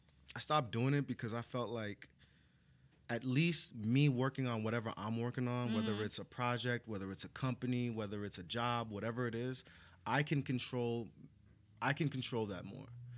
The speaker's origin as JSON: {"language": "English", "town": "Spring Valley", "region": "New York", "country": "United States", "said": "I'm from Spring Valley, New York."}